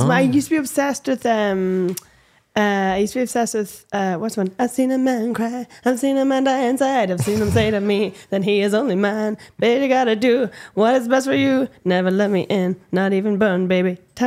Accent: Scotland, United Kingdom; But I grew up in Shetland

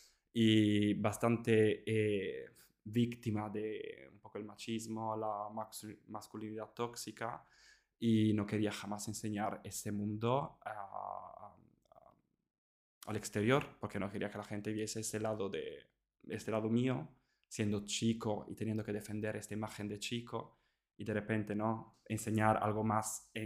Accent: Apulia, Italy; Spanish is a second language; moved away; adolescente, muy joven, vivía con mis padres cuando me enteré que existía el drag, viendo okay. algunas atrevidas drags de mi provincia en el sur, el Tacón de la Bota, que es Italia, yo vivía ahí.

